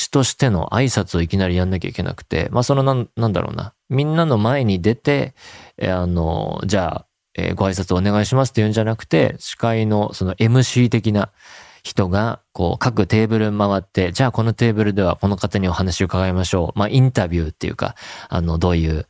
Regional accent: Tohoku, Japan; 私は数年前まで地元の東北で結婚式場での音響スタッフをしていました。

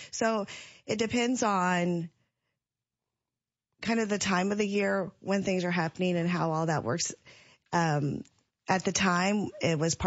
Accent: Monticello, Illinois, United States; also born or lived in Abu Dhabi, United Arab Emirates; now in Decatur, United States; So I'm originally from Monticello, so okay. Family is from Decatur.

